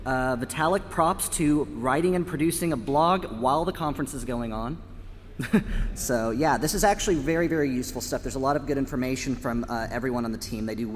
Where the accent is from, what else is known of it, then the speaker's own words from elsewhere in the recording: Texas, United States; I'm a developer from Texas.